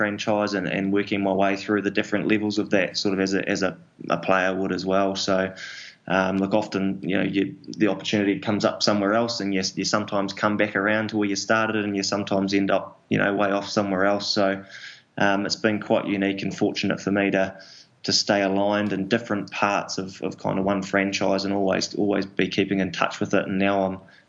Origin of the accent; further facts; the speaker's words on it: New Zealand; growing up in New Zealand, rugby's a big one